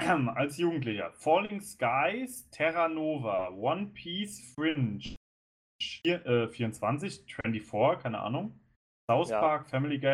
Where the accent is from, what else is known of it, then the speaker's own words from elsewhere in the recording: Austria; aber bei uns in Österreich ist immer der Kasperl mit dem Pezibär gelaufen.